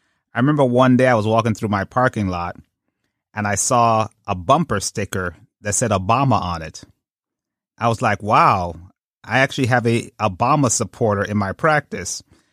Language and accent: English; Brooklyn, New York, United States; But I grew up in Brooklyn, and my perspective on weapons is a little bit different